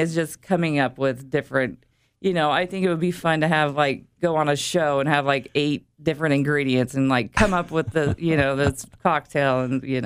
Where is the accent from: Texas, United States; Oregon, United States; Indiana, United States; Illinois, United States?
Illinois, United States; Galesburg; I am from Galesburg, born and raised, and I've never even left.